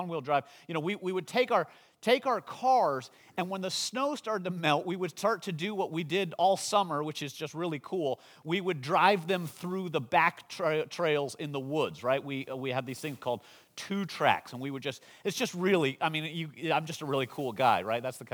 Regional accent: Michigan, United States; now in Los Angeles, United States; I grew up in Michigan. I live in Los Angeles now, and I'm so soft.

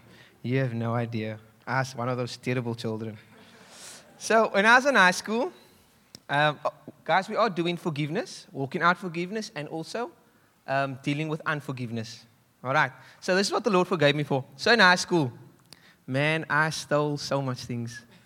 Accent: South Africa; I grew up in Alsace River. I had enough, but I didn't have like a lot. And so just some context of where I'm from is quite rough.

